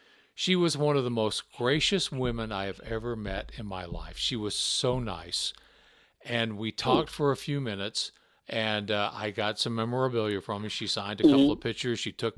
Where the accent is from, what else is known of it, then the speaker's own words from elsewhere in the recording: Memphis, Tennessee, United States; Now, growing up in Memphis, Tennessee, as you know, in Tennessee, Jerry Lawler was the king.